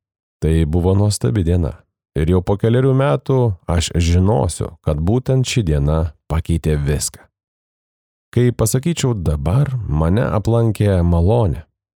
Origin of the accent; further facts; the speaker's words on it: Kaunas, Kaunas County, Lithuania; Esu lietuvis, gimęs ir augęs Kaune.